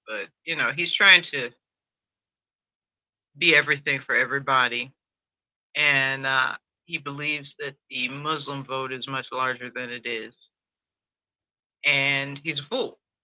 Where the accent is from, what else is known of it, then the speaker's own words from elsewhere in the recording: Chicago, Illinois, United States; you know, I'm Gen X and I'm from Chicago.